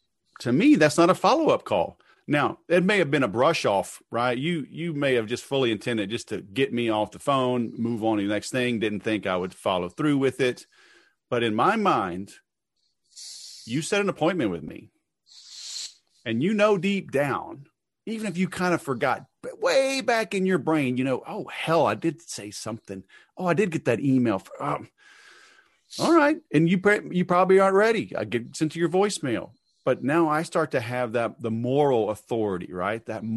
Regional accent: Louisiana, United States; I grew up in Louisiana originally, and English wasn't elective, but I still got through it.

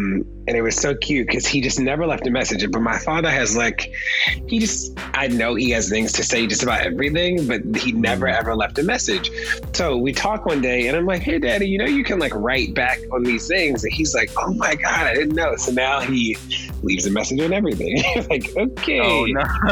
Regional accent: Baltimore, Maryland, United States; I think part of like where we grew up in Baltimore and the way our family was set up, I think we sort of grew up pretty quickly.

